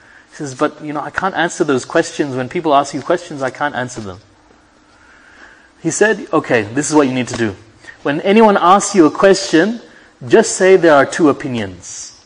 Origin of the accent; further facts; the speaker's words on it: Melbourne, Victoria, Australia; I'm using MCG because I'm from Melbourne.